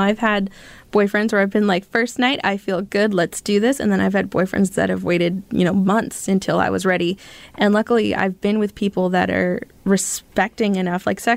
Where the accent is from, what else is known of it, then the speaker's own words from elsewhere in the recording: California, United States; And so when I moved up here, it's different from California. I barely made the cutoff in California